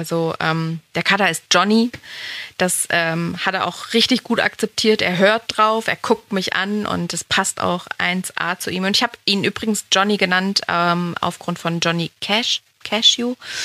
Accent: Bad Frankenhausen, Thuringia, Germany; Ich habe vorhin schon gesagt, dass ich 35 Jahre alt bin. Ich bin gebürtig aus Thüringen, aus Nordthüringen ganz genau, so am Kyffhäuser bin ich groß geworden. Vielleicht sagt einem, dem einen oder anderen, der Ort Bad Frankenhausen was.

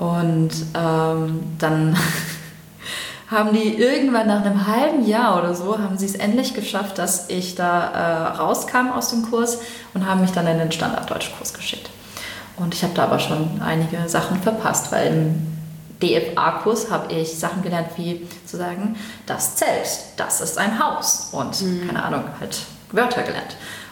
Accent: Germany; born there; Ich bin ja in Deutschland geboren

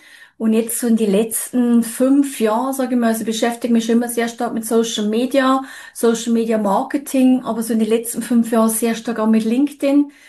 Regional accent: Bavaria, Germany; now in Switzerland; Ich bin ursprünglich aus Bayern, aber schon seit 97 in der Schweiz. Verstehe Schweizerdeutsch, red's leider nicht.

